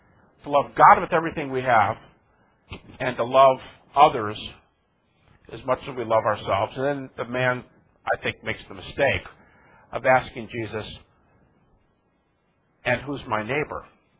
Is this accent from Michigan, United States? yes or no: yes; Detroit, Michigan, United States; In fact, I'm from Detroit, and for a while there was a type of crime like this, where you're going down the expressway in a rough part of town